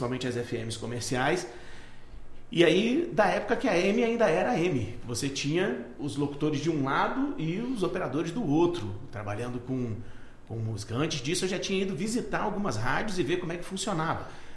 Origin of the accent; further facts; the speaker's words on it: Nova Friburgo, Rio de Janeiro, Brazil; now in Vitória da Conquista, Brazil; Eu sou do interior do Rio de Janeiro, da cidade de Nova Friburgo. Vou fazer 20 anos agora morando em Vitória da Conquista.